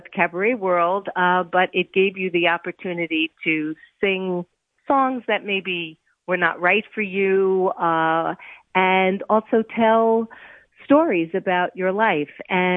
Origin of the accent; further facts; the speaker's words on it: Brooklyn, New York, United States; The Bookmaker's Daughter is about me, and I grew up in Brooklyn